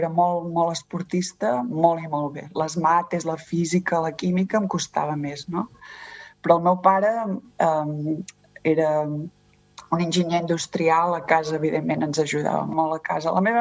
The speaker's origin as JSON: {"language": "Catalan", "town": "Girona", "region": "Catalonia", "country": "Spain", "tie": "born or raised there", "also_born_or_lived": "Olot", "said": "jo vaig néixer a Olot, però al cap de, em sembla que amb 5 anys, vàrem marxar a viure a Girona."}